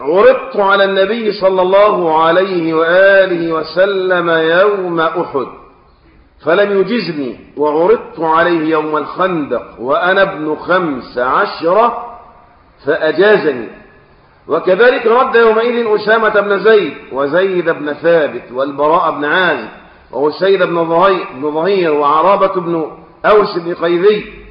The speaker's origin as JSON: {"language": "Arabic", "country": "Egypt", "said": "ده عندنا احنا الآن في مصر أو في عامة الدول العربية يصلح أن يدخل الجيش؟ خلي بالك عندنا في مصر"}